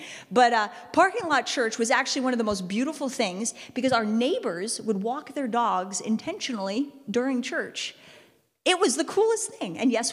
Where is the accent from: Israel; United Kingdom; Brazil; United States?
United States; And I was like, is it not good to say I'm from America? Do people not like Americans?